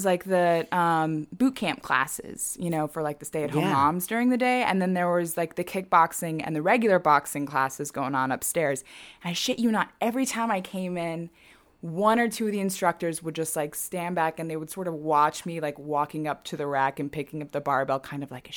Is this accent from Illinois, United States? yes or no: no; Laredo, Texas, United States; I grew up in Laredo. I grew up with, the machismo culture.